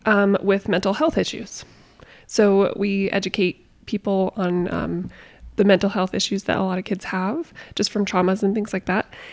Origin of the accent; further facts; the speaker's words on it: Tucson, Arizona, United States; Okay. I've lived all over the state. I grew up in Tucson.